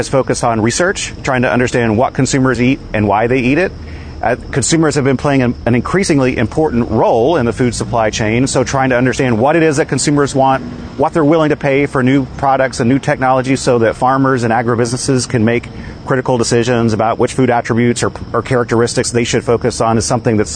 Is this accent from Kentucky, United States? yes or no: no; Texas, United States; now in Oklahoma, United States; So I grew up in the Texas Panhandle.